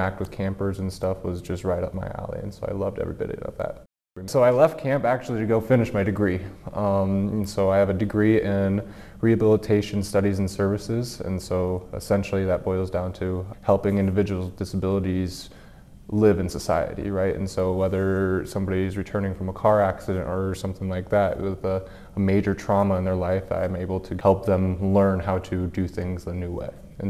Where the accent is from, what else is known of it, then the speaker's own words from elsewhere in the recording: Lone Tree, Iowa, United States; I'm from Lone Tree, Iowa.